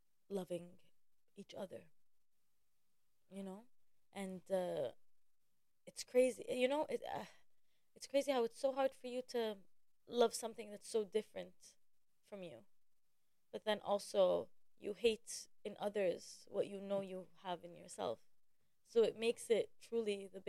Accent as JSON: {"language": "English", "country": "Jordan", "tie": "born or raised there", "said": "It's a very different life than what I grew up in Jordan experiencing."}